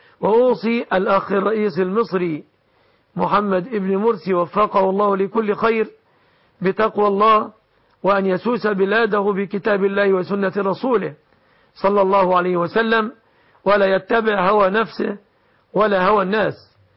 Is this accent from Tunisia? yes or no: no; Egypt; أن يحفظ بلادنا مصر